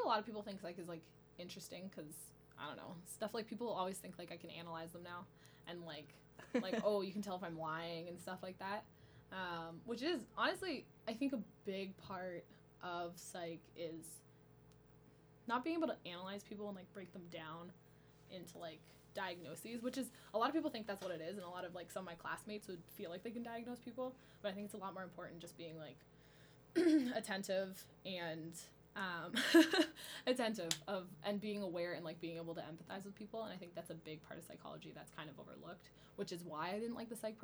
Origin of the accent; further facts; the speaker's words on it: Brantford, Ontario, Canada; now in Waterloo, Canada; So I say I'm from Brantford, but now I live here.